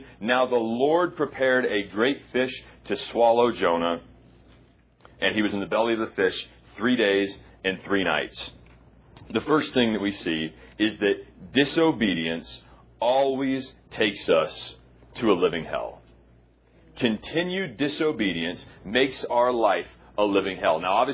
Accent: West Coast, United States; I grew up on the West Coast, so when we went to the beach, it was the Pacific Ocean.

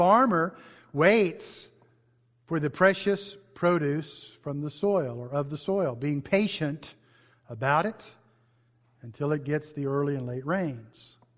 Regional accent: Arizona, United States; I remember when growing up in Arizona in the desert that water was still down there in the ground.

